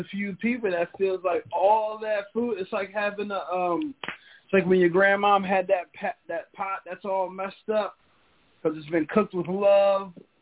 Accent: New Jersey, United States; Hey, I'm from Jersey, bro. We cook. I feel like we can rival New Orleans.

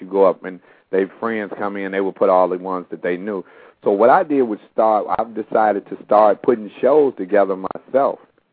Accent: Chicago, Illinois, United States; I was born in Chicago, raised on the south side of Chicago, had two older sisters, the baby boy.

